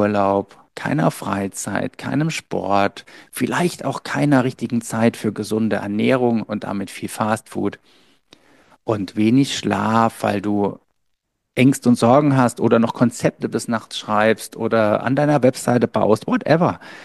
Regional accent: Saarland, Germany; im Saarland, wo ich groß geworden bin

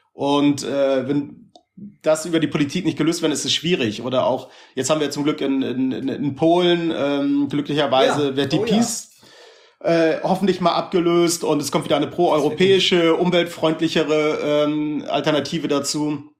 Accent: Hamburg, Germany; ich bin in Hamburg geboren und da groß geworden mit der ganzen Eimsbusch-Clique

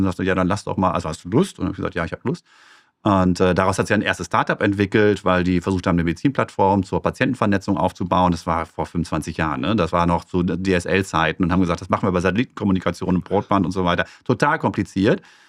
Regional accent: Herten, North Rhine-Westphalia, Germany; also born or lived in Herne; Ich bin Kind des Ruhrgebiet. Ich bin wirklich in Herten groß geworden und in Herne geboren. Das ist schon echt nicht schön.

